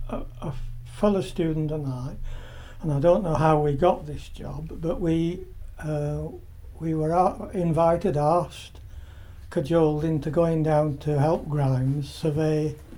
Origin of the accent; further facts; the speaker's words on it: Colne, North West England, United Kingdom; born there; I was born in Cone in Lancashire.